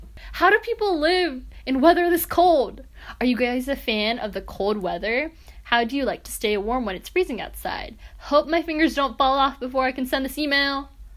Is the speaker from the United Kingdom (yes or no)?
no; Canada; now in United States; as a Canadian, I have lived in quite cold climates.